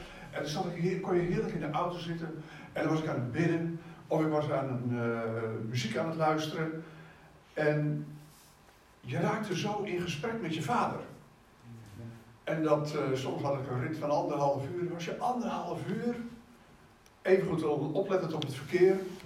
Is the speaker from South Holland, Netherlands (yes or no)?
yes; Gorinchem, South Holland, Netherlands; Toen dacht ik, wow, ik kom uit Gorinchem.